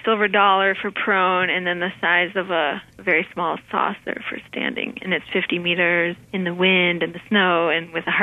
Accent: Duluth, Minnesota, United States; now in Baltimore, United States; And there's a growing biathlon club in Duluth, Minnesota, my hometown.

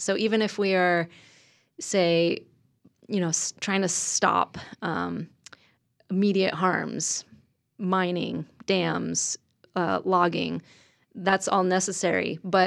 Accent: New York, United States; Well, I grew up in New York State. I like to say same latitude, different attitude.

